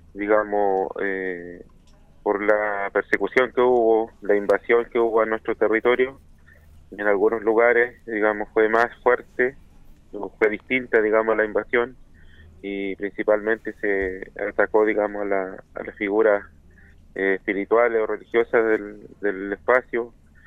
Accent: San Juan de la Costa, Los Lagos, Chile; soy machi de Lumapu, específicamente, bueno, la ciudad que tengo más cercana es Osorno, comuna de San Juan de la Costa.

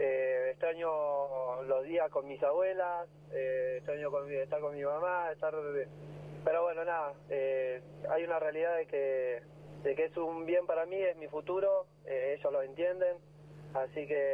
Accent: Bahía Blanca, Buenos Aires Province, Argentina; ah, mira, este es de Bahía, entonces capaz que juega bien, o como que nos respetan, viste

